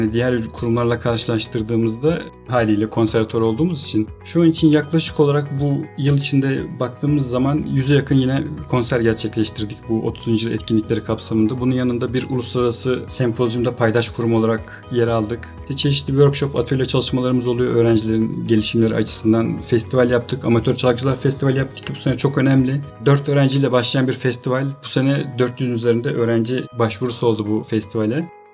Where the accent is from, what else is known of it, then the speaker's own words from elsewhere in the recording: Afyon, Afyonkarahisar, Turkey; 1980 Afyon doğumluyum. İlk orta lise tabii ki haliyle Afyon'da tamamladık.